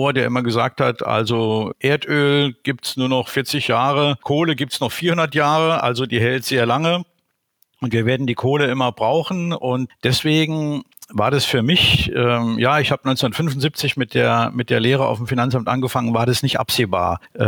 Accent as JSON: {"language": "German", "region": "Saarland", "country": "Germany", "tie": "born or raised there", "said": "Ich bin gebürtiger Saarländer, geboren und aufgewachsen in einem kleinen Dorf im Saarland mit etwa 4000 Einwohnern."}